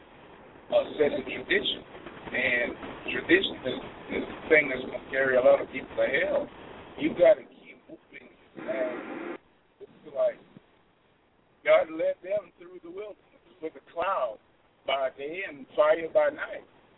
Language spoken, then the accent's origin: English; Lawrenceville, Georgia, United States; I'm from Lawrenceville, Georgia.